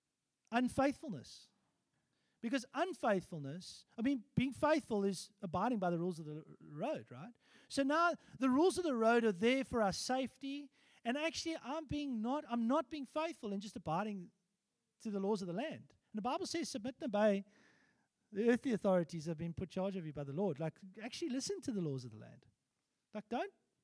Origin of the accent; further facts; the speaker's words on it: England, United Kingdom; I'm English, so sometimes I say Afrikaans words that actually are a bit crass.